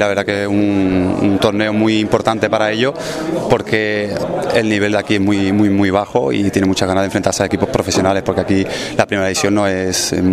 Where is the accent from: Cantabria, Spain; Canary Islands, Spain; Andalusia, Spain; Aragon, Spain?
Andalusia, Spain; Seville; Yo soy de Sevilla, he estado pues en la cantera del Sevilla durante 12 temporadas